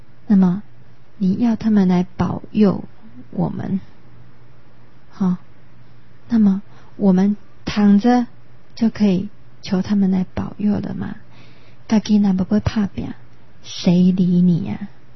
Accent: Taiwan; 你说我们台湾人该不该信仰台湾神？

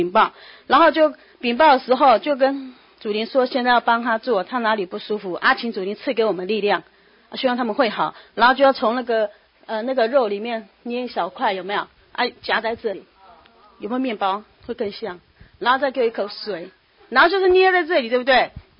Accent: Taitung County, Taiwan; 我记得小时候在台东看到的芒草有没有很大只很肥哦

